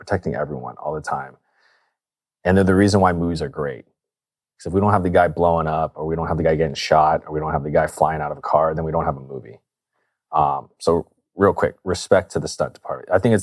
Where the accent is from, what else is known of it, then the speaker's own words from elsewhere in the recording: Los Angeles, California, United States; I'm not from Asia. My ancestors are. I'm from LA. My mom was born in LA. My dad was born in the Bay. Like, we're from California, okay?